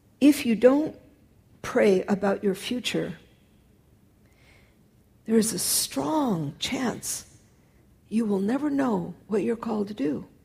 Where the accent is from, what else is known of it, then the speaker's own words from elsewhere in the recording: California, United States; I'm from California. We have ranches, what we call the California ranches out there.